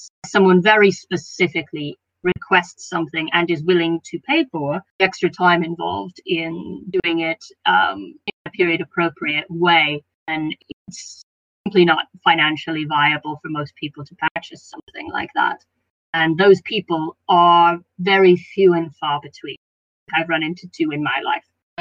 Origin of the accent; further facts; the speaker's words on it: United States; now in United Kingdom; when I still lived in the US. So you can tell by my accent at this point that I'm not British originally.